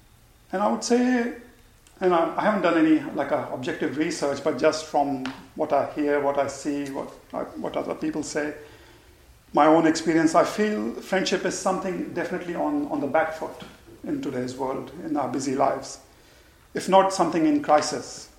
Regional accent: India; I know that because I come from India, and that's not the case there.

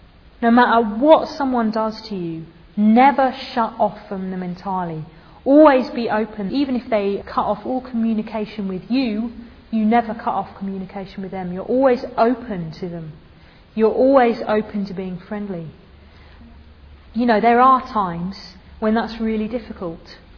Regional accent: Sheffield, Yorkshire and the Humber, United Kingdom; I'm from Sheffield, what's your name, where you come from, sort of thing.

